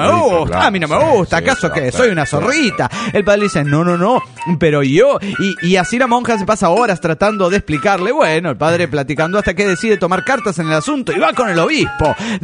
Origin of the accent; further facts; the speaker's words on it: Guadalajara, Jalisco, Mexico; de Guadalajara, Jalisco, México.